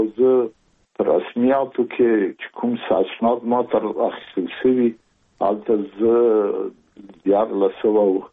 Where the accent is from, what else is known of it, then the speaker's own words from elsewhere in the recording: Kabul, Afghanistan; زه زېږېدلی په کابل کې یم. د کابل په چارګي کې ګزارګاه پله ته ورڅېرمه، یو کلی د شکلا خان کلا، هلته زه زېږېدلی یم.